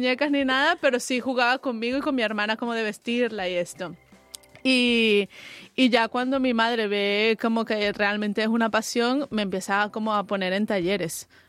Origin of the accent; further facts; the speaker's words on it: Venezuela; now in Spain; yo soy de Venezuela, mi madre es italiana, por eso también me vine a España.